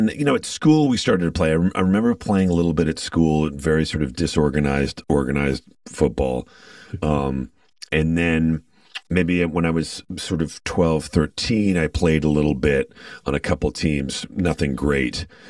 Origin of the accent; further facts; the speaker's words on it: Toronto, Ontario, Canada; And, you know, I grew up in Toronto, so even though, you know, in North America, football is not as popular